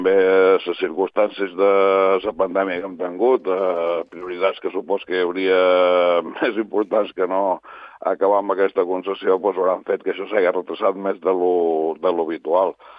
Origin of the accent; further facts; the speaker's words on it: Ibiza, Balearic Islands, Spain; Bé, jo som d'Eivissa